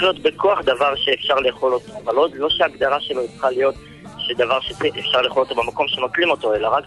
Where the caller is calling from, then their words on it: Jerusalem, Jerusalem District, Israel; אני חושב מירושלים